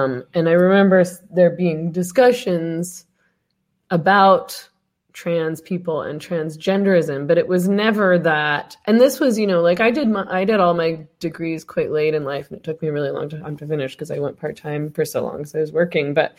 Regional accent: Vancouver, British Columbia, Canada; You know, I'm from Vancouver

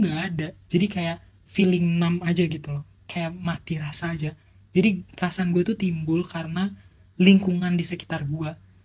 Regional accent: Bekasi, West Java, Indonesia; Umur gue 19 tahun, asal dari Bekasi, Jawa Barat.

